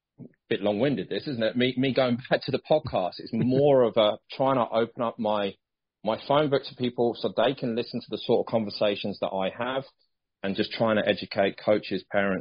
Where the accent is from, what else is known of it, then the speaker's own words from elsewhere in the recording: Bracknell, South East England, United Kingdom; moved away as an adult; also born or lived in Nottingham / Sheffield; I'm originally from Bracknell Way, and so is my wife.